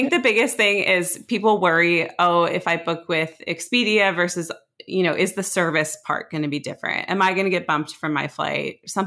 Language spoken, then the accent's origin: English; Seattle, Washington, United States; also born or lived in Los Angeles; Yeah. I've done some time in Los Angeles as well, but I'm still a Seattle football fan